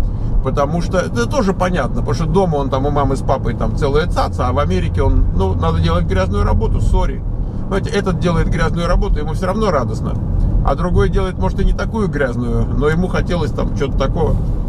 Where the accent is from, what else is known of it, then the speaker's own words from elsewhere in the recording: Tajikistan; now in Russia; Я студент из Таджикистана. Учусь в России.